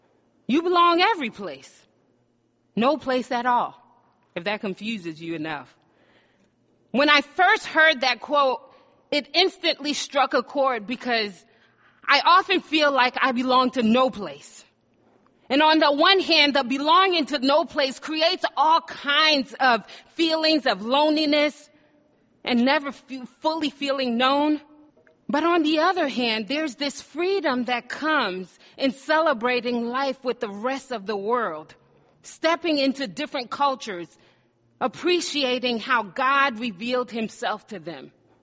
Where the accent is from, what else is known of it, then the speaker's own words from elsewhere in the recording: Haiti; now in United States; Growing up in Haiti, I don't remember celebrating birthdays. Perhaps it was because we did not have the resources to spend extra on birthday celebrations. But when we came to America, I wanted to join Americans in how they celebrated birthdays.